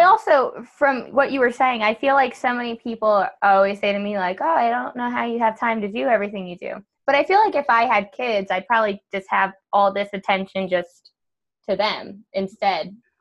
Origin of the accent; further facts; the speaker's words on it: Staten Island, New York, United States; So like I am from Staten Island, but I'm not even really, because I never lived anywhere longer than 2 years before I was 12 years old. I lived in 4 different states, 10 different houses, and I went to 13 different schools before I was 12.